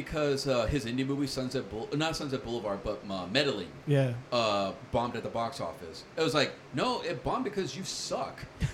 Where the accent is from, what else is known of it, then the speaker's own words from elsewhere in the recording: Los Angeles, California, United States; born there; When in Rome. I was born in East L.A.